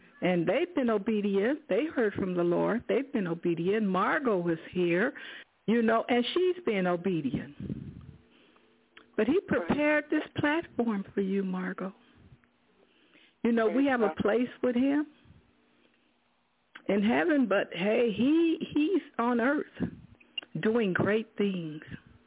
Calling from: Richland Park, Illinois, United States; I'm from Richland Park, Illinois.

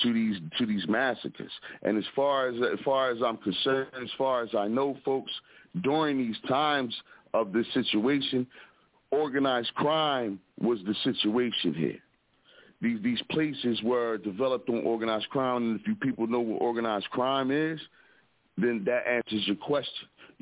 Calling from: Philadelphia, Pennsylvania, United States; Everybody got to know that I'm calling from the Broad Street Bully side of Philadelphia

